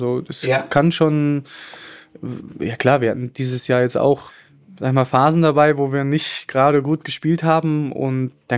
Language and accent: German; Dortmund, North Rhine-Westphalia, Germany; Also ich bin ja Dortmunder jung